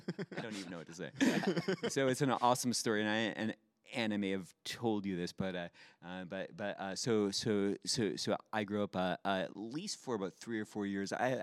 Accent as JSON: {"language": "English", "town": "Youngstown", "region": "Ohio", "country": "United States", "tie": "born or raised there", "said": "I did not wear a Seahawks hat because I grew up in the Midwest."}